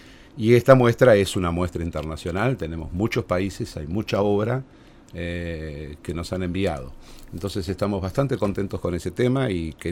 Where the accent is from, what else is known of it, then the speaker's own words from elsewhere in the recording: Río Gallegos, Santa Cruz, Argentina; A ver, bueno, yo vengo particularmente de Gallegos